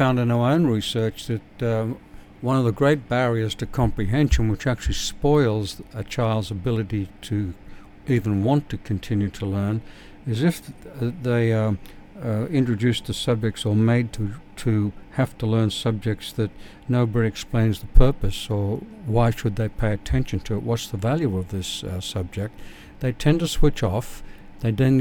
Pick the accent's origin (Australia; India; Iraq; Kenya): Australia; also born or lived in England; now in United States; I grew up in Australia. I'm 76 years old, as the listeners know.